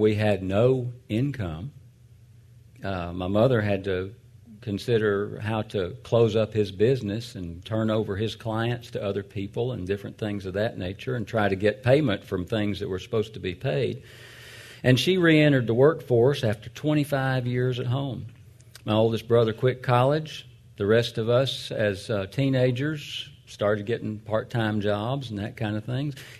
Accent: Atlanta, Georgia, United States; Many of y'all probably know I grew up in North Atlanta.

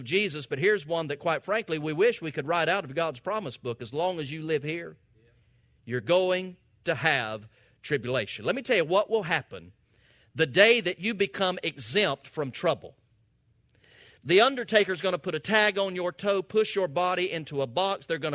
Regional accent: Valdosta, Georgia, United States; I'm from Valdosta.

